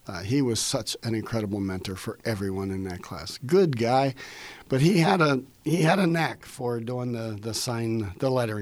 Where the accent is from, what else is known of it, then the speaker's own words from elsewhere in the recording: New Castle, Pennsylvania, United States; Growing up in Newcastle, when I first went into 10th grade into high school, they had just built a vocational school that was a few miles outside of town, out in Shenango Township.